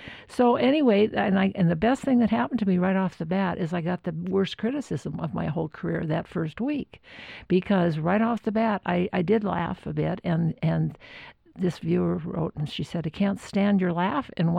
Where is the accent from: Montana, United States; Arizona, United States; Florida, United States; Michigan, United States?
Montana, United States; Helena; I grew up in Helena, went to University of Montana in Missoula, had a degree in journalism.